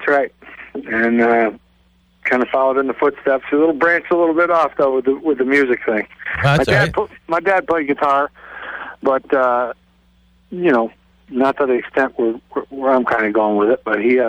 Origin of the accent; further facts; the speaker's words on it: Williamstown, Massachusetts, United States; I'm from Western Mass, out in the upper left-hand corner of the state, a little town called Williamstown, up in the mountains. And yeah, been here all my life.